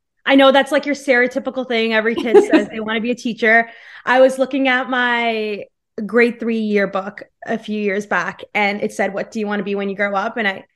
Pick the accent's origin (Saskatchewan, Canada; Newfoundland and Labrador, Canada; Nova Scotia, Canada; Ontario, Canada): Ontario, Canada; York Region; So I grew up in York Region, and at that time, the school I went to was predominantly Muslim.